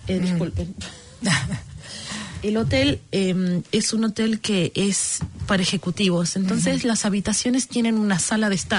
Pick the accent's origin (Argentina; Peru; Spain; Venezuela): Argentina; Mar del Plata, Buenos Aires Province; fuimos en coche hasta Mar del Plata, uh-huh. de donde yo soy originalmente.